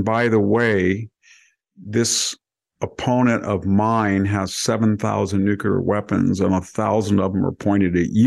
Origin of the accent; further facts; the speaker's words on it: United States; I'm an American.